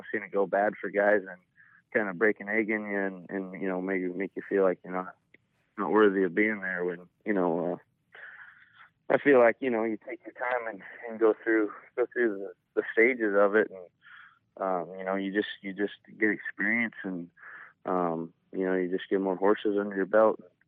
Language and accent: English; Canada; I was a pretty average hockey player for as far as Canadian kids go. There's a lot of really good ones up there.